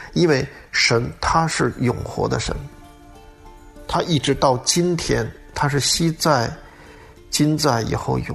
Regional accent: Hong Kong; 我记得以前我小时候在那个香港的时候

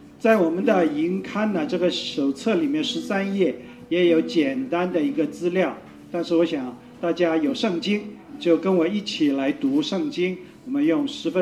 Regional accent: China; moved away; 我是中国人，我来到这里

